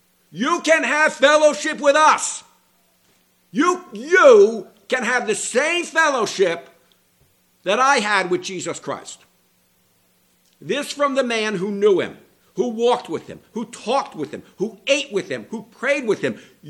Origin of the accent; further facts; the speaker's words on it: Maryland, United States; the last survivors from my home state of Maryland, John Carroll of Maryland.